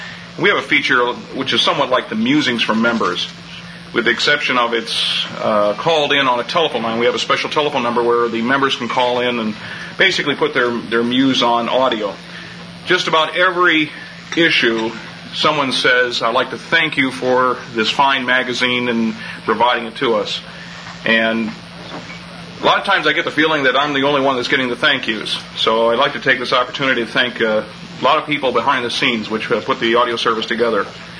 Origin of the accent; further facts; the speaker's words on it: Lima, Ohio, United States; from Lima, Ohio, home of the Abrams M1A1 tank